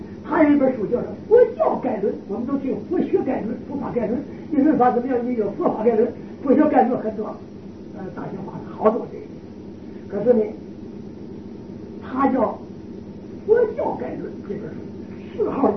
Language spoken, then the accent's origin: Chinese; China; 可是我们中国人好简单。